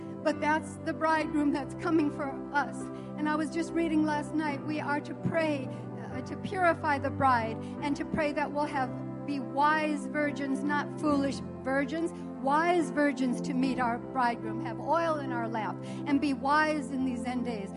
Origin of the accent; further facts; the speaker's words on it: Elkhart, Indiana, United States; from Elkhart, and I was thinking of Henry Groover.